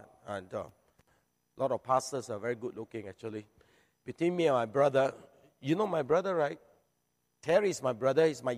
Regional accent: Kuala Lumpur, Malaysia; So, but we are both from Kuala Lumpur, actually. We're both Malaysian.

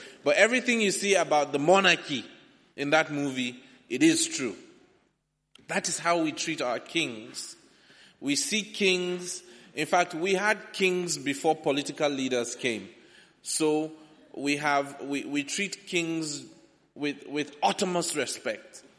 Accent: Nigeria; unfortunately for me, I'm from Nigeria

